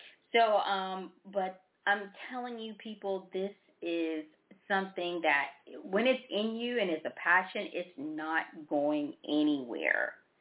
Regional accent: Memphis, Tennessee, United States; I was literally the first black woman in my hometown, Memphis, Tennessee, to work for the Christian Dior counter.

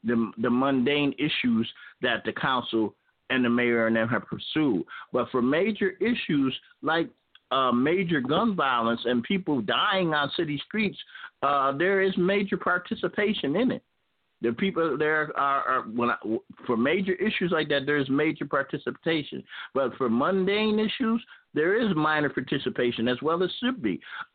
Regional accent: Albany, New York, United States; Yes, I was.

